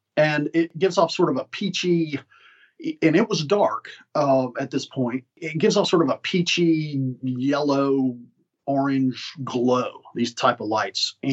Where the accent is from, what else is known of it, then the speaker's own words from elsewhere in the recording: United States; sorry, I'm American. I'm more comfortable with feet.